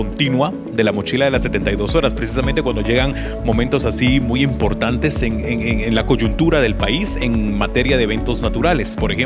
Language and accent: Spanish; Guatemala; lo que hacemos como población guatemalteca es alarmarnos